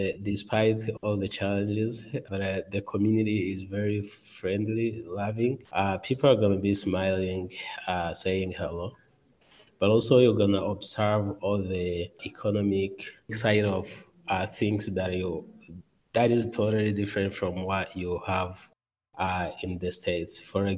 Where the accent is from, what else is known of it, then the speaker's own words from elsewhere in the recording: Southern Province, Rwanda; English is a second language; I grew up in Rwanda, in the south part of the country. It's exactly the village next to Burundi. So I grew up at the border of Rwanda and Burundi. That means I can speak fluently Kirundi.